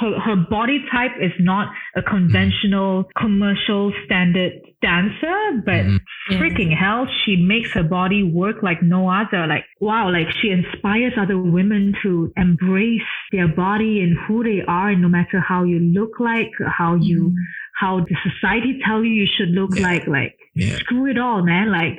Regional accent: Malaysia; And it's like, I guess being like a Malaysian, it's something that is a little bit frowned upon.

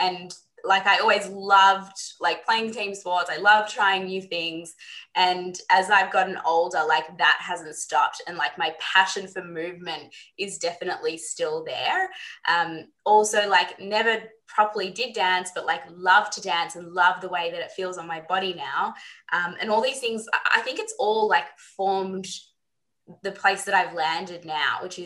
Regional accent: Melbourne, Victoria, Australia; growing up in Melbourne and deciding what I wanted to do with university

